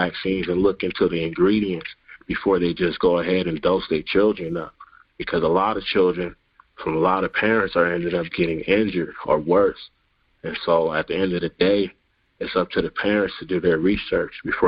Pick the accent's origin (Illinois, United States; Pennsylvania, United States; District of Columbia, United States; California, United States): California, United States; Los Angeles; I grew up in South Central, so it's that West Coast hip-hop.